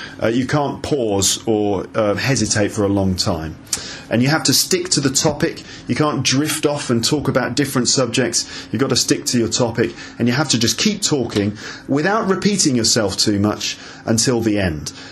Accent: London, United Kingdom; I'm an English teacher from London

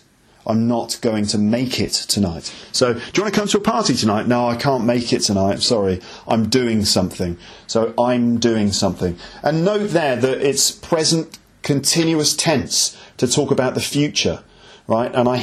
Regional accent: Solihull, West Midlands, United Kingdom; So I remember when I was growing up in Solihull, in the Midlands

